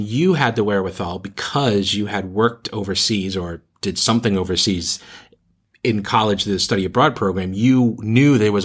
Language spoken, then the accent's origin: English; New England, United States; I'm from New England, so I'm used to all these tiny little liberal arts colleges